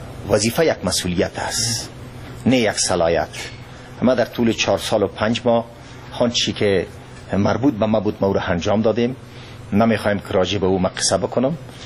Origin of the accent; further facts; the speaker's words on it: Afghanistan; ما افغانستان کشورم است، وطنم است